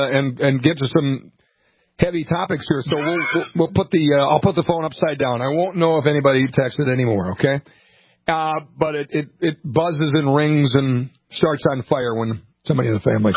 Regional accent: Montevideo, Minnesota, United States; Montevideo is my hometown. Didn't want to offend any of my Minnesota friends, but everybody's there, families there, everything else.

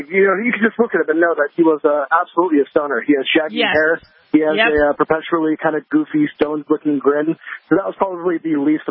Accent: California, United States; I'm from Northern California, but I used to come up to Southern California a lot, so it's just great to be back in my home, state.

